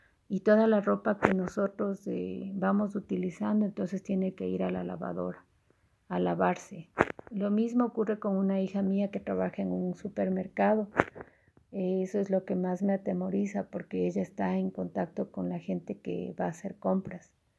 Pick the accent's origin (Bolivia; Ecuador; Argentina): Ecuador; En mi país, ahora amanecimos con un total de 7.161 contagiados